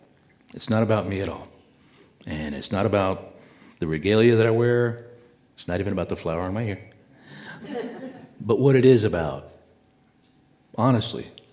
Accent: San Antonio, Texas, United States; A little bit about myself. I'm originally from San Antonio

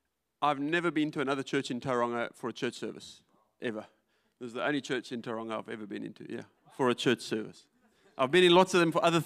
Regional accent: South Africa; moved away as an adult; I was born in South Africa one time and lived there for 40 years and then decided to live here for the next 40 and see after that.

